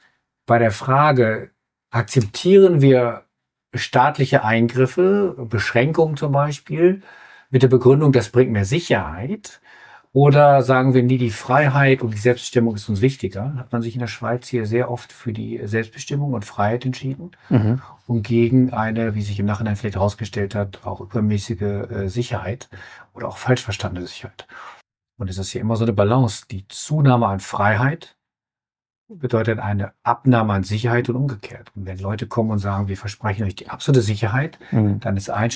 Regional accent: Northern Germany, Germany; Ich komme aus Norddeutschland. Für uns ist das Französische nicht so eingängig wie in, sagen wir, Baden-Württemberg oder im Saarland.

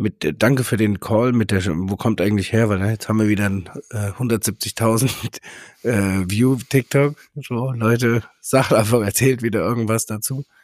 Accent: Bischofsheim, Hesse, Germany; Den habe ich mal im Bischofsheim, in meinem Heimatdorf, irgendwie als Kind

